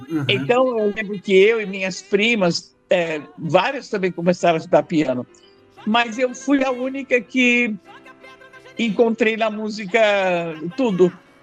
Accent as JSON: {"language": "Portuguese", "town": "Paraguaçu Paulista", "region": "São Paulo", "country": "Brazil", "tie": "born or raised there", "said": "Eu nasci aqui em São Paulo e fui para o interior, fui criada no interior. Eu fui criada numa cidade chamada Paraguaçu Paulista, ao lado de Assis. Morei lá até os 14 anos. Voltei para São Paulo"}